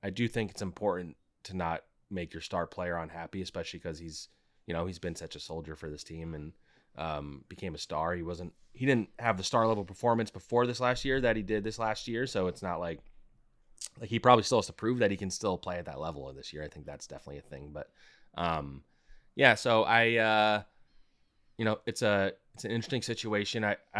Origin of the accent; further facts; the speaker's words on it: New Jersey, United States; And so anytime I would tell people I was from New Jersey, they would say like, oh, like from the Jersey Shore.